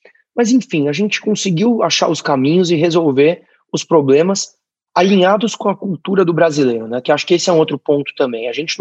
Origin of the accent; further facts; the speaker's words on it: Brazil; quem ganha, como eu estava falando, somos nós, brasileiros, são os indivíduos como um todo.